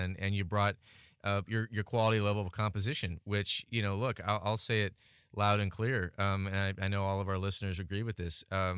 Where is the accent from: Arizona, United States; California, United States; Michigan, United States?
California, United States; Huntington Beach; I've been going to Disneyland since I was, 2 feet tall because I grew up in Huntington Beach.